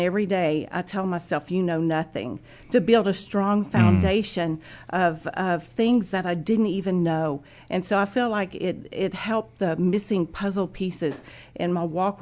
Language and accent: English; Ramona, Oklahoma, United States; I'm from Ramona, Oklahoma.